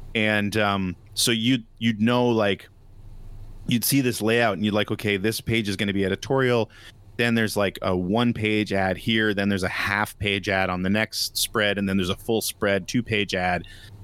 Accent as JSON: {"language": "English", "region": "Nova Scotia", "country": "Canada", "said": "because around here in the 80s, again, I'm from Nova Scotia, so around here in the 80s and 90s"}